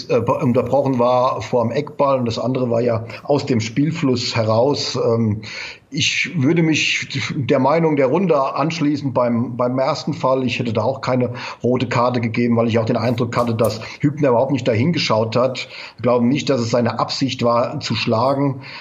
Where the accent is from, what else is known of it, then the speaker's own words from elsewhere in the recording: Mainz, Rhineland-Palatinate, Germany; born there; ich bin in Mainz geboren